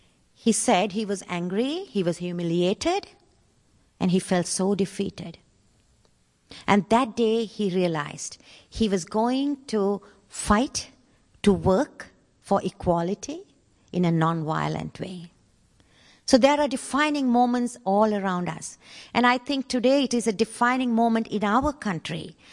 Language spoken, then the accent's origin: English; Sri Lanka; these lessons I learned when I was growing up in Sri Lanka.